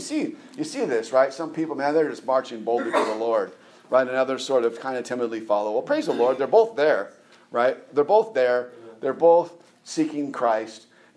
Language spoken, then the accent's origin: English; California, United States; Even though I'm from California, I'm not much of a surfer.